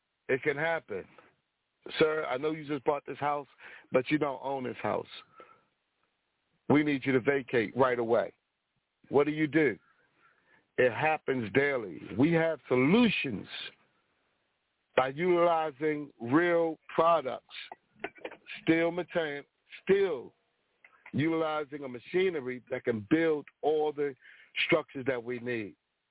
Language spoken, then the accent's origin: English; Baltimore, Maryland, United States; I'm from Baltimore, Maryland. Thank you so much for everybody for listening to me. Born and raised.